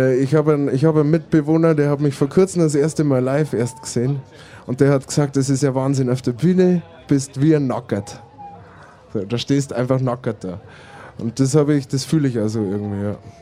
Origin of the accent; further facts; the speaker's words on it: Bavaria, Germany; Wir kommen alle aus Bayern. Franken. Oder kommt er von Franken? Franke. Aber ich bin halt gebürtiger Bayer